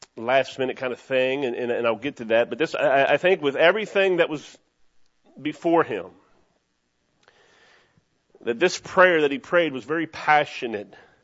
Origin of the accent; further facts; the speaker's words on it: Cincinnati, Ohio, United States; As I said, I grew up in Cincinnati, Ohio